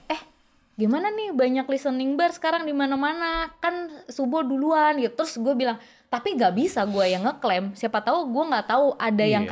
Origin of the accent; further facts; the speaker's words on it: West Java, Indonesia; karena mungkin ya gue teh dari Sunda ya, cara nyampeinnya juga orang gak mungkin sakit hati gitu yo.